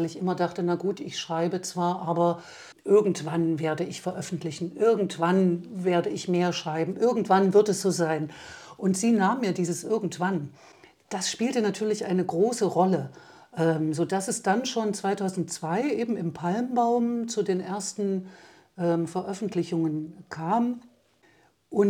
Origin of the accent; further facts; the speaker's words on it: Erfurt, Thuringia, Germany; now in Weimar, Germany; Ich bin in Erfurt aufgewachsen, aber lebe natürlich seit über 30 Jahren in Weimar.